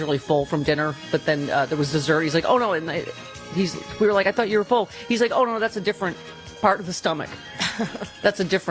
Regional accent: Lockport, New York, United States; So I grew up in Lackport, New York, up the transit from Cheektowaga, Tonawanda, and Lackawanna.

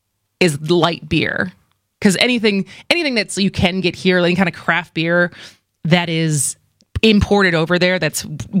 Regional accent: Milwaukee, Wisconsin, United States; we said that we're from Wisconsin and we put our little pin in the map

